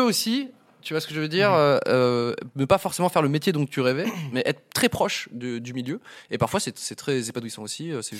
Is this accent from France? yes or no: no; Romania; French is a second language; Je parle pas français peut-être, n'hésite pas à me corriger, moi je suis roumain.